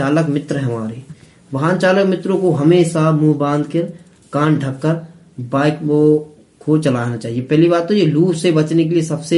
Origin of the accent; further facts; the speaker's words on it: Bangaon, India; मैं बनगांव गांव से बिलोंग करता हूं।